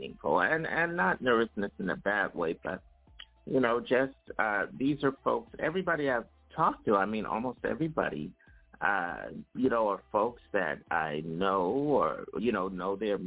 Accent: Philadelphia, Pennsylvania, United States; as you guys know, I'm from Philadelphia.

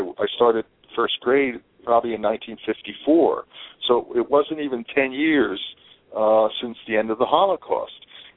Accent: East Coast, United States; Yeah, I mean, I grew up on the East Coast. I attended Reform Synagogue and Sunday School and Saturday School until I was 14 years old.

